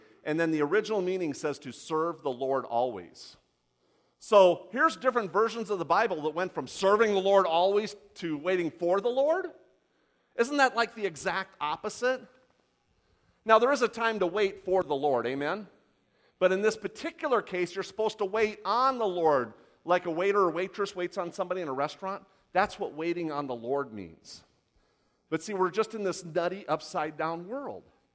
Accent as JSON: {"language": "English", "town": "Las Vegas", "region": "Nevada", "country": "United States", "said": "I mean, I'm from Vegas, but I don't want to roll the dice on the meal, okay?"}